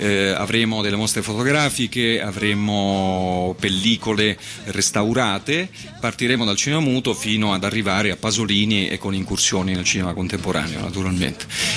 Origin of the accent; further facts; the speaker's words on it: Campania, Italy; Sono contento perché ritorno nella mia terra, la Campania